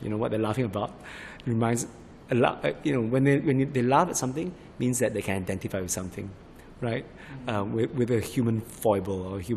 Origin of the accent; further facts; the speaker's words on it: Singapore; moved away as an adult; also born or lived in England; I grew up in Singapore in the 60s and 70s when it was just more fun. There were less rules and regulations, and it was just a freer place, and we could just be who we wanted to be.